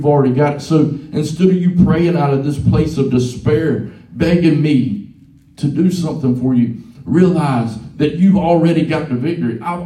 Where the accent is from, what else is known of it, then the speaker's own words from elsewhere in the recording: the South, United States; How do you say it? Philemon. I'm from the South.